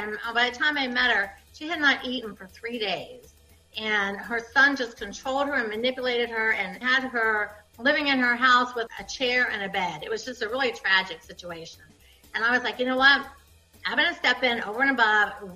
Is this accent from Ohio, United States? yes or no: yes; Ohio, United States; I was raised in Ohio, so I was raised, grow up, work at a factory, get married, have kids